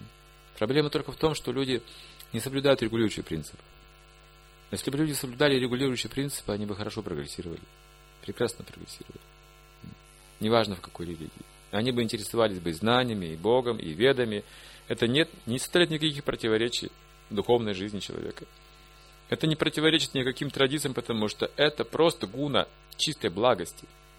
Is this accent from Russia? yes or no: no; Belarus; Ну, понятно, конечно, теперь мы сделаем, что мы же белорусы, мы же не просто кто.